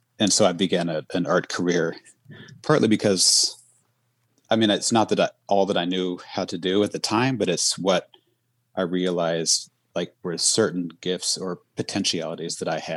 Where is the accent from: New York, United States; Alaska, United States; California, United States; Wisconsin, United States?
Alaska, United States; Saxman; I'm coming from Alaska. … was a kind of a renowned Tlingit carver in the Northwest Coast. So I grew up under him working.